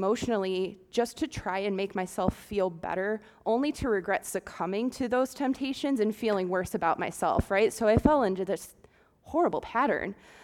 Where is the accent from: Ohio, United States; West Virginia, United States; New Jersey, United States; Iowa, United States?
Ohio, United States; Perrysburg; I was born and raised in the Catholic faith. I grew up in a Catholic parish out in Perrysburg, and as a family, I would say that we were pretty involved in life in the church.